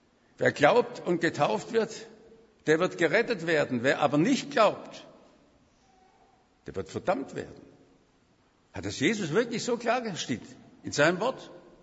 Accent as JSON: {"language": "German", "country": "Germany", "said": "Ich sage, ich bin doch Deutscher mit der Not von Geschichte."}